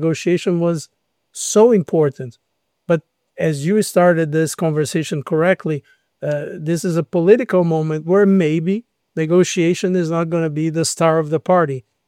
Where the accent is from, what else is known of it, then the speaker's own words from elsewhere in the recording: Porto Alegre, Rio Grande do Sul, Brazil; English is a second language; My hometown in Brazil, Porto Alegre, was underwater last year for more than a month